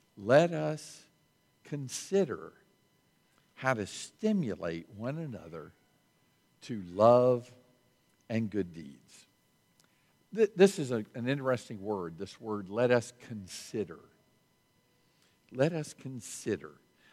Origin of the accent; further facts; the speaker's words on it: the South, United States; and I'm from the South. I grew up in the South, but in Mississippi, they're deep South, and they have expressions that I'd never heard before.